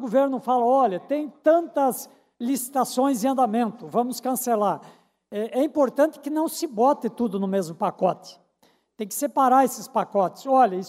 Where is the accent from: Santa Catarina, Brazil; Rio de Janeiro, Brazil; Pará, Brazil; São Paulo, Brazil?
Santa Catarina, Brazil; mas aqui a gente fala como catarinense, como todos